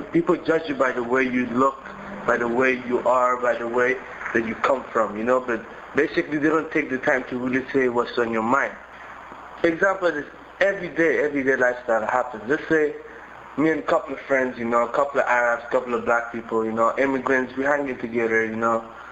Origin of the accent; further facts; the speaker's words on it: Morocco; I'm from Morocco. Mm-hmm. I'm Arab.